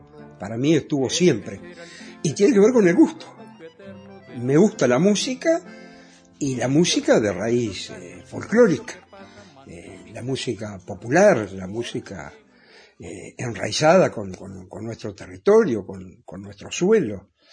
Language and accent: Spanish; Tacuarembó, Uruguay; also born or lived in Guichón; Yo soy nacido en Guichón. Mis cuatro abuelos están sepultados en Guichón. Yo nací en Guichón, pero me fui apenas aprendí a caminar en el campo, no en Guichón, me fui a Tacuarembó.